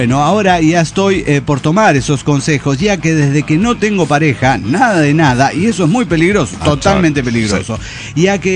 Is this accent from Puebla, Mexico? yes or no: no; Morelia, Michoacán, Mexico; de Morelia, Michoacán, México.